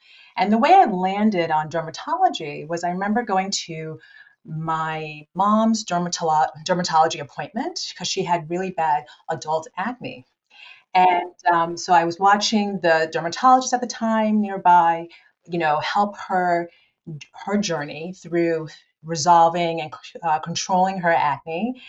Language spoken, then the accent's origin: English; Ghana; I'm originally from Ghana. That's where I was born.